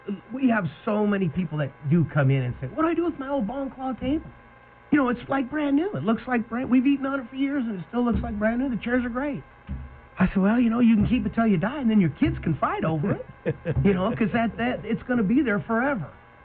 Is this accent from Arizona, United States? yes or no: yes; Prescott, Arizona, United States; I grew up in Prescott. So all the kids already, you know, I'd come home from college and everybody was sucking up all the jobs